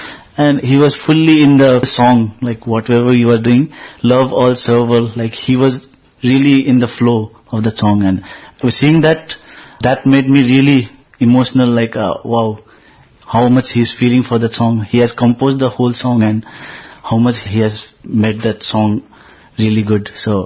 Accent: India; English is a second language; it was a tough job for us, being an Indian, and on top of that, singing a Western song is like, you can't just imagine.

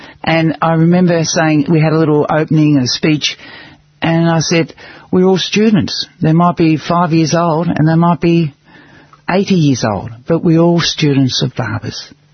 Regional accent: Australia; I'm Australian.

